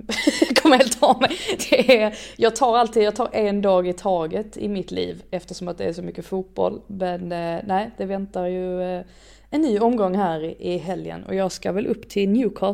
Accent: Sweden; Ja, som svensk i alla fall, inte minst.

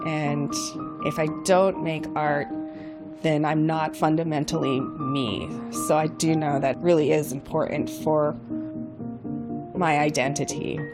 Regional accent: Montana, United States; I grew up on the Crow Indian Reservation in Montana.

